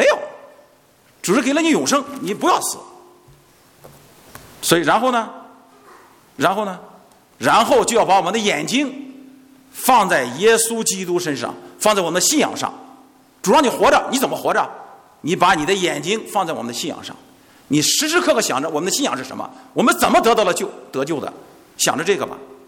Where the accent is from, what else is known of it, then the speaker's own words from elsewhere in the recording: Jinan, Shandong, China; 我在我的家乡济南，在坐着车一看